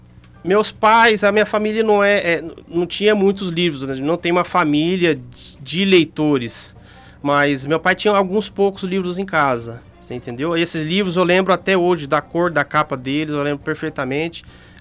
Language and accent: Portuguese; Miracatu, São Paulo, Brazil; Eu nasci em São Paulo, mas assim, ainda bem pequeno. Meus pais se mudaram para uma cidade chamada Miracatu, em São Paulo também